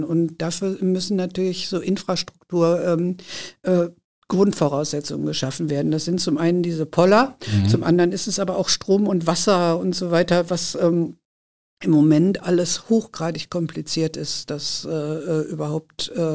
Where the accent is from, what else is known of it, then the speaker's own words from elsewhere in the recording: Hüls, North Rhine-Westphalia, Germany; Also ich bin auch ein Hülser Kind. Ich bin fast 60 Jahre alt und ich bin in Hüls geboren und aufgewachsen.